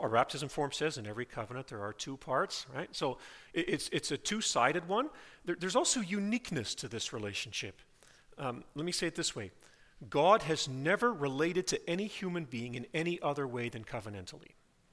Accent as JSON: {"language": "English", "country": "Nigeria", "tie": "born or raised there", "also_born_or_lived": "Colorado, United States", "said": "I grew up in Nigeria in the mission field."}